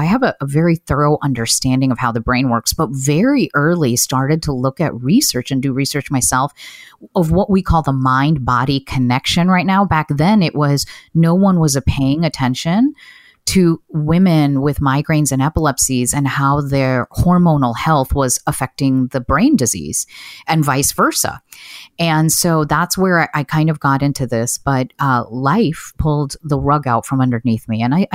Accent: United States; English is a second language; I'm a daughter of immigrants and English is my second language. And growing up here in the United States

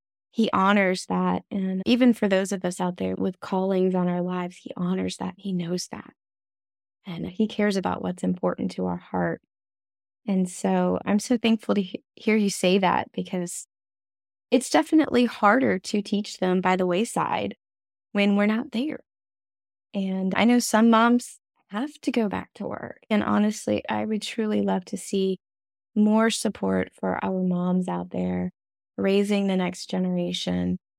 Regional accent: United States; you're from the United States, I'm from the United States

